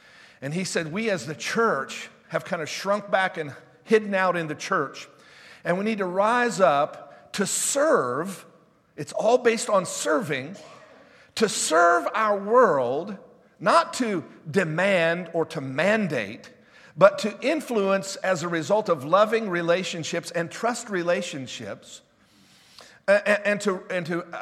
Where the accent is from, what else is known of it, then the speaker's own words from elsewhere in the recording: United States; I'm an American, and I want to vote.